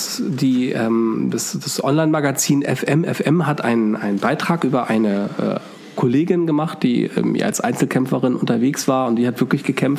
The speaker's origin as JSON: {"language": "German", "town": "Oldenburg in Holstein", "region": "Schleswig-Holstein", "country": "Germany", "tie": "born or raised there", "said": "Ich bin Schleswig-Holsteiner, ich bin an der Ostsee groß geworden."}